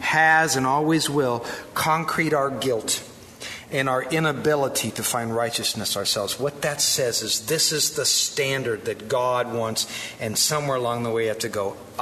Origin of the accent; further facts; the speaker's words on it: Wisconsin, United States; And that's hard here in the Midwest, because we are a stubborn bunch, aren't we? We're from Wisconsin. We take care of our own.